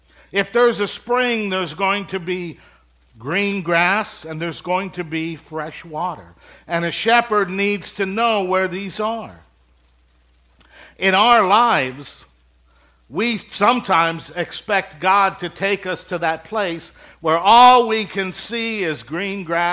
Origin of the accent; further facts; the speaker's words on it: Midwest, United States; I grew up in the Midwest, and I remember fields that went on from horizon to horizon, just as green as you can imagine.